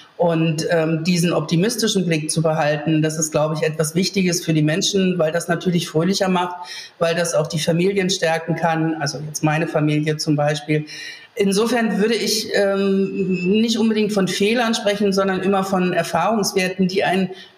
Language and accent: German; East Germany, Germany; wenn ich mich jetzt als Ostdeutsche umgucke